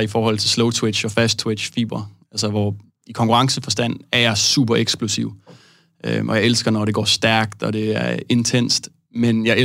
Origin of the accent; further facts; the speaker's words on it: Klitmøller, North Denmark Region, Denmark; jeg er vokset op i Klitmøller med en far, der er fra Californien